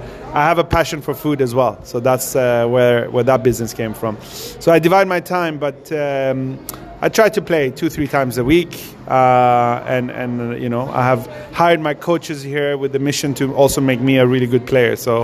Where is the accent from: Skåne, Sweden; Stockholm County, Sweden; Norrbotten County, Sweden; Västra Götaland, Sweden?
Skåne, Sweden; Helsingborg; now in London, United Kingdom; So I'm originally Iranian, but I grew up in Sweden, in Helsingborg, in a, I would say the mecca of paddle inside of Sweden. And I lived in London for the last 20 years